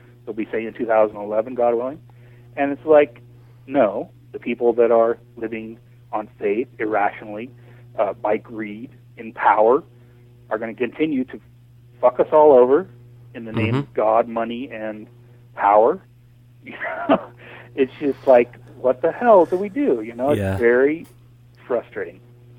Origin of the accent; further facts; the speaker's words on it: United States; I'm so upset because as an American taxpayer